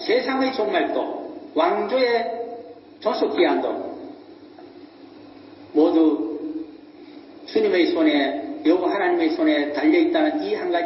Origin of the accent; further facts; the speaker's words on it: Gyeongju, North Gyeongsang, South Korea; 저는 원래 경주에서 불성에서 태어났기 때문에 어릴 때 왕릉에도 올라가서 많이 놀았고 특히 경주에 있는 바늘섬 같은 데는 자주 갔습니다.